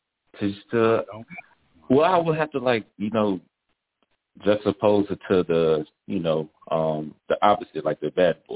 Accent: the South, United States; now in New York, United States; Yes, I'm in New York, and I come from the South.

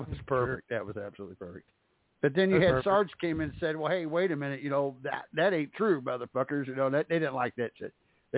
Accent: St. Louis, Missouri, United States; Like I said, I grew up around St. Louis. I've seen it.

